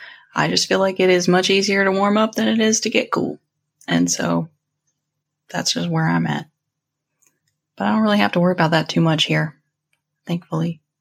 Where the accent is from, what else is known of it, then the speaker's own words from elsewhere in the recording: Atlanta, Georgia, United States; now in Durham, United States; So I live in Durham, North Carolina, like outside of Durham. And I grew up in Atlanta, so being in a city is not weird.